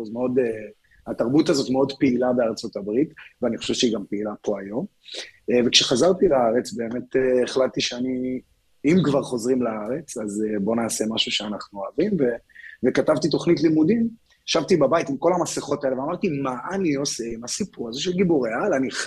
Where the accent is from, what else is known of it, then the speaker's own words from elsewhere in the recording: Rehovot, Central District, Israel; moved away as an adult; now in United States; אני בן 33, גדלתי והתחנכתי ברחובות ושירתי בצבא.